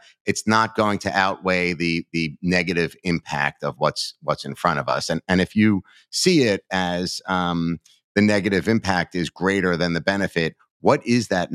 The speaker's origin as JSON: {"language": "English", "region": "New York", "country": "United States", "said": "I take maybe here in America, I take it for granted as, you know, as a New Yorker."}